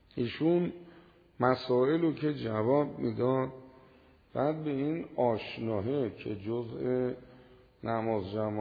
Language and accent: Persian; Iran; تو هواپیما که بودم فکر میکردم حالا شنیدن من از ایران اومدم خیلی جمعیت میاد.